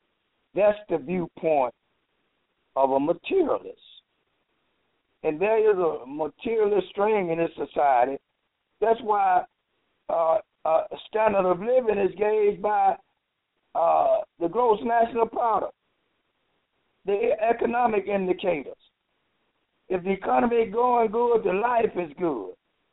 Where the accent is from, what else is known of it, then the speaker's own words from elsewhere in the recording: the South, United States; And I find it shocking growing up in Jim Crow South and what we knew and saw back then